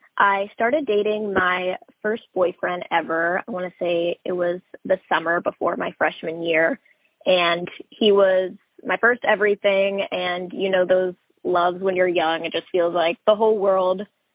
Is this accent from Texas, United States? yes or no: yes; Rockwall, Texas, United States; I grew up in Rockwall, Texas. It's about 30 minutes east of Dallas.